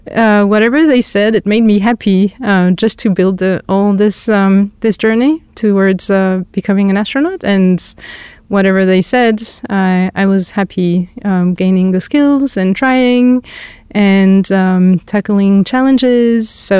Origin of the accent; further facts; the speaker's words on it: France; English is a second language; So I was raised in the countryside in the middle of France.